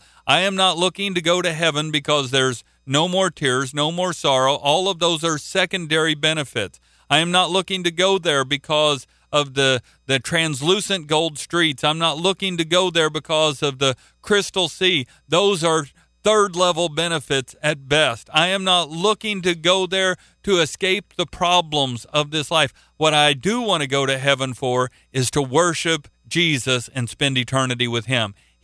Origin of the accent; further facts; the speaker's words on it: Oklahoma, United States; Well, God, I'm an American. That answer won't get me in. I'm from Oklahoma.